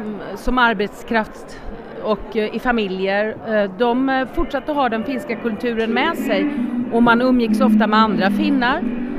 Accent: Sweden; Så jag har varit i Finland varje sommar, men jag har aldrig upplevt något finskt i min uppväxt i Sverige.

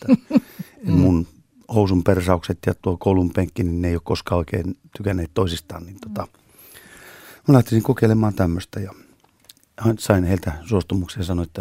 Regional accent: Lahti, Päijät-Häme, Finland; Lahti on tavallaan mun kotikaupunki.

